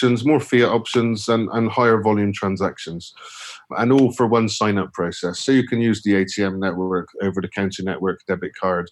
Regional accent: Bristol, South West England, United Kingdom; I'm from Bristol.

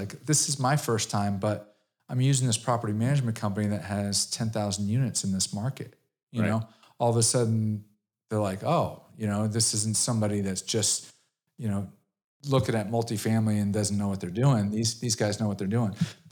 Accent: Brookfield, Connecticut, United States; So I grew up in Brookfield, Connecticut.

